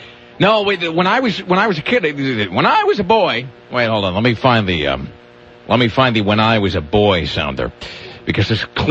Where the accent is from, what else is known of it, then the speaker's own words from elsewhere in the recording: Pacific Northwest, United States; I know that growing up in the Northwest, I should know these things.